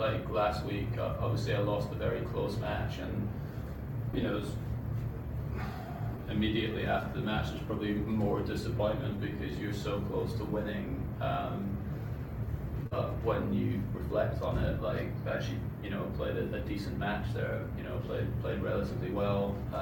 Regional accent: United Kingdom; being British

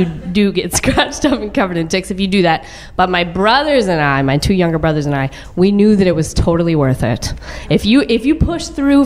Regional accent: Texas, United States; one of the last things you think about when you think of my home state is bamboo, but bear with me. I grew up on the poor side of a very large suburb of Dallas

